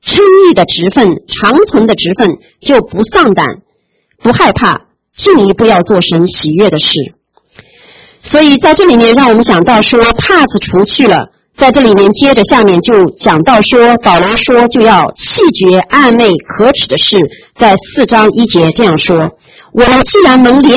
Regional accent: China; 我们中国人经常会说摸摸你的良心，看看到底是怎么样，良心对你说什么。

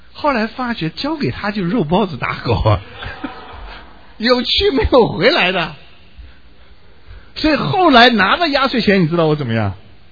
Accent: China; 犹太人到耶路撒冷过节，就差不多像我们中国人，像老一辈的中国人过年那个味道。

